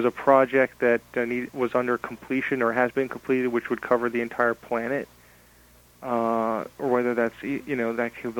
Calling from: Westchester, New York, United States; I'm calling from Westchester.

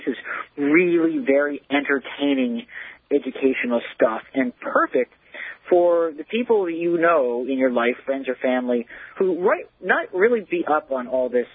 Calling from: Philadelphia, Pennsylvania, United States; I am calling from Philadelphia.

